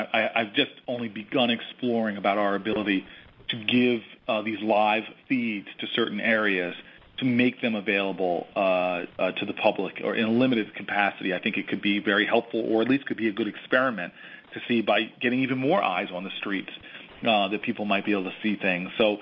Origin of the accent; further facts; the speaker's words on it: United States; It's one of the best ways as an American, in my opinion, to protect our nation.